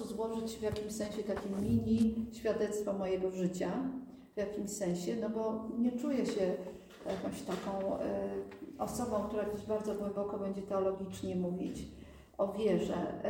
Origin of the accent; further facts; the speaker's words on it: Kraków, Lesser Poland, Poland; Ale urodziłam się w Krakowie, pochodzę się z Krakowa. Moi rodzice są ze wschodu, mama jest Lwowianką, a ojciec jest z Białorusi.